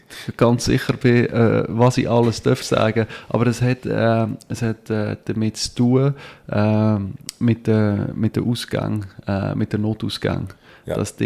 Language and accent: German; Switzerland; das sind so ein bisschen die Umstände, wie wir sie immer haben bei uns in der Schweiz.